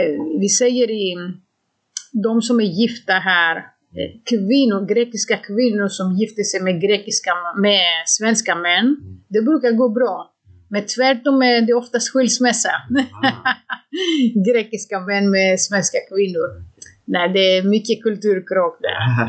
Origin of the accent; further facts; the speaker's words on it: Greece; Swedish is a second language; moved away as an adult; now in Sweden; Jag kom hit när jag var 34 år gammal. Så det finns jättemycket inom mig som är kulturellt betingat från Grekland.